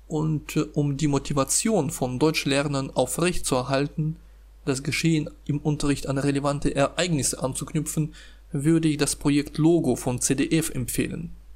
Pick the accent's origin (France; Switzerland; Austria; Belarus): Belarus; Brest Region; Ich komme aus Belarus, einem Land, das im deutschsprachigen Raum vor allem als Weißrussland bekannt ist. Ich bin im Jahr 1980 geboren. Ich arbeite als Dozent an der staatlichen Alexander Puschkin Universität in Brest